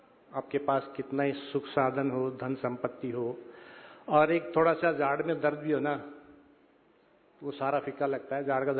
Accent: Haryana, India; मैं हरियाणा से आता हूं, हरियाणा सरकार ने तो बहुत ही अच्छी फैसिलिटीज दी हुई हैं।

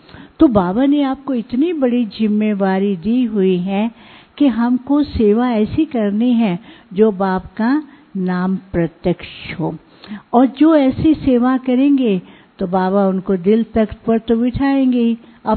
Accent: Karnal, Haryana, India; मैं करनाल से हूँ, दिल्ली के पास से ही हूँ

